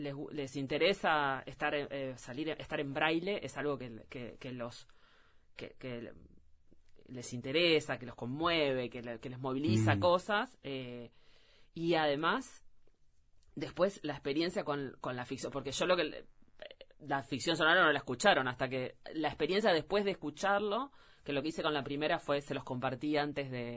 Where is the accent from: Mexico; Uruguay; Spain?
Uruguay; Canelones; Yo soy de Canelones